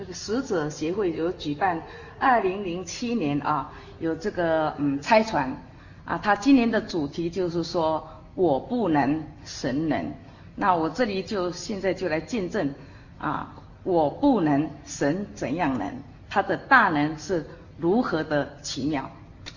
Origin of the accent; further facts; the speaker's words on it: Taiwan; 我从前我是从台湾来的